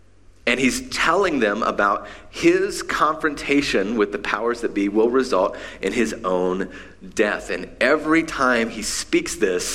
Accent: Appalachia, United States; So, growing up in Appalachia, there is a deep sense of suspicion of basically everyone else in the world, okay?

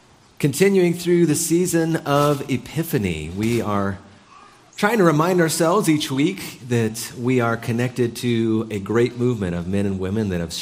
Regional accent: United States; And I realized I'm an American. I love efficiency.

